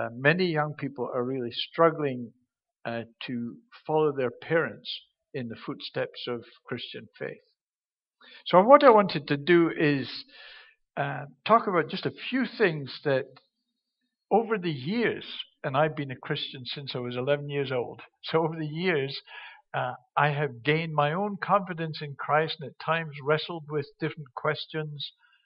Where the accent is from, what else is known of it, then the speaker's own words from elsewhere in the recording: Scotland, United Kingdom; I'm Scottish, my wife's English, and some people laugh at that because they think, where's the big divide?